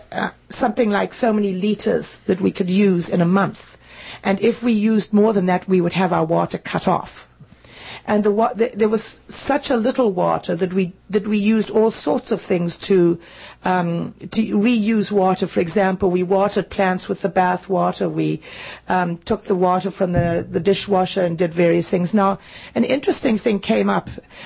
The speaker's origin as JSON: {"language": "English", "country": "Zimbabwe", "also_born_or_lived": "Harare", "said": "I'm originally from Zimbabwe. And in the early 80s, my family and I were living in Harare, the capital of Zimbabwe."}